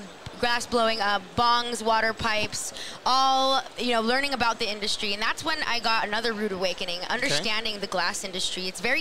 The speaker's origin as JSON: {"language": "English", "town": "Los Angeles", "region": "California", "country": "United States", "tie": "born or raised there", "said": "from LA, born and raised."}